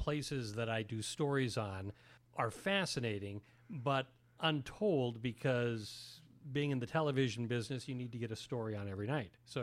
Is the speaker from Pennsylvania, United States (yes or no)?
no; Fargo, North Dakota, United States; And I'm a city boy. I was grown and born and raised in Fargo